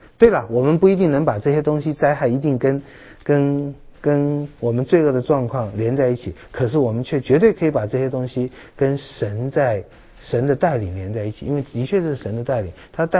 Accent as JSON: {"language": "Chinese", "country": "China", "said": "那我们中国人有的时候用的不当了，打是爱骂是情啊"}